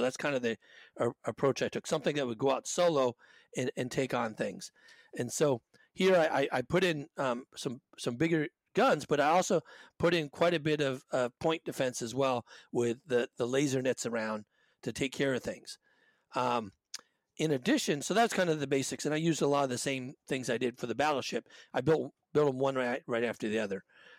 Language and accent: English; Washington, United States; I grew up in Washington, and across the way from where I lived, the battleship Missouri was moored for years